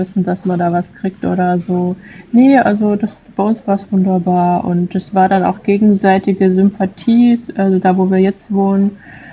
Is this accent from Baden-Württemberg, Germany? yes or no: yes; Stuttgart, Baden-Württemberg, Germany; ja, nee, das ist auch meine Heimatstadt, das ist klar, dass ich lasse auch nichts aus Stuttgart kommen.